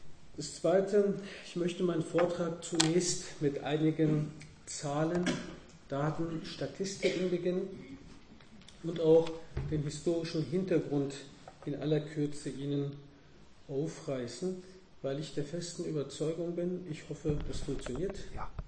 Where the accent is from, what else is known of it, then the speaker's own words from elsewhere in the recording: Oberhausen, North Rhine-Westphalia, Germany; meine Heimatstadt Oberhausen